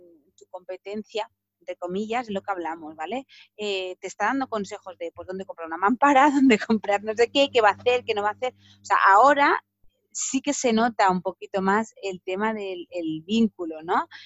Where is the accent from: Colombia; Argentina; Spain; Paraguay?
Spain; Sabadell, Catalonia; yo soy de Sabadell, ¿no? O sea, trabajamos en Sabadell